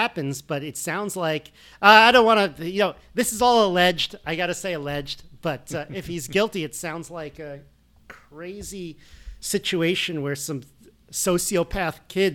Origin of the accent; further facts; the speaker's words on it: Connecticut, United States; It's, I assume, very similar to where we grew up in Connecticut.